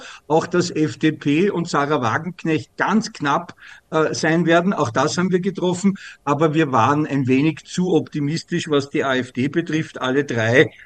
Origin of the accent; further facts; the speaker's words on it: Austria; Ja, als Österreicher, ich muss ja zugeben